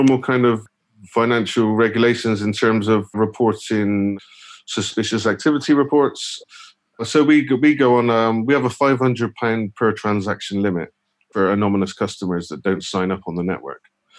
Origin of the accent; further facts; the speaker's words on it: Bristol, South West England, United Kingdom; I'm from Bristol.